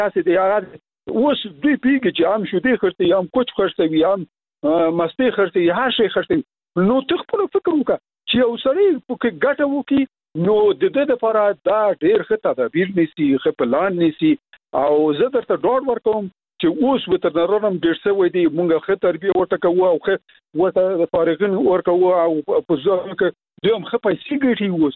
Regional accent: Logar, Afghanistan; ته باور وکړه زه خپله د لوګر یم

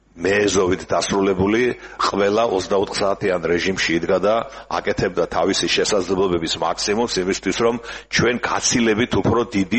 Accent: Batumi, Adjara, Georgia; აჭარას და ჩვენს მშობლიურ ქალაქ ბათუმს

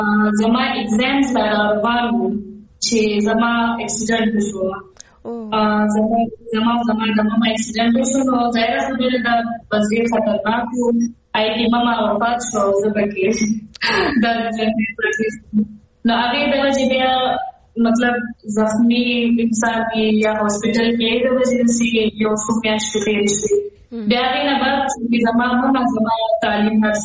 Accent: Mardan, Khyber Pakhtunkhwa, Pakistan; now in Peshawar, Pakistan; زه بیسیکلی د مردان نه یم اور اسی غم پیښور کې

